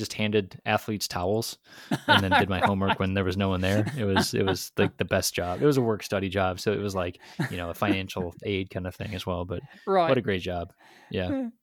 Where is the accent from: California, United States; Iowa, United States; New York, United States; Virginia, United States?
New York, United States; Buffalo; I grew up in Buffalo, New York.